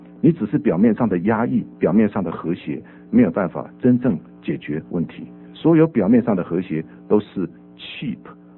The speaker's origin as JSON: {"language": "Chinese", "country": "China", "said": "也就是你可以看到我们中国人，我们都喜欢用高压的方式"}